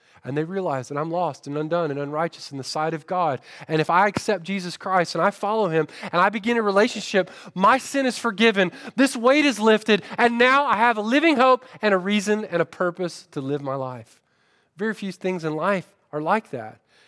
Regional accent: Winter Haven, Florida, United States; I grew up in a little town called Winter Haven, Florida.

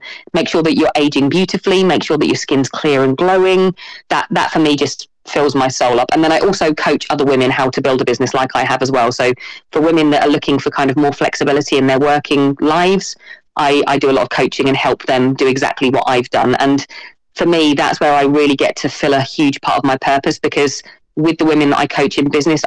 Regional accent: Ely, East of England, United Kingdom; Yeah, so I'm originally from the UK in a place called Ely, which is near Cambridge. I've moved around a lot in my life because I used to be a professional dancer.

